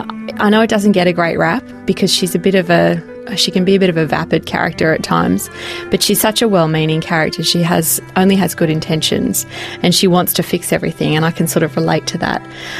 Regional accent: Australia; moved away; as an Australian living overseas, and I've lived in a number of different places

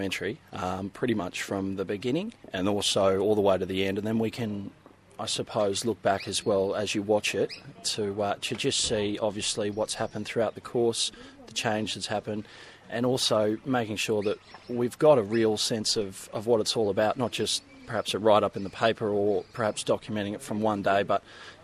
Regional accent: Sydney, New South Wales, Australia; I grew up in Sydney, but I spent 2 years up in the country working.

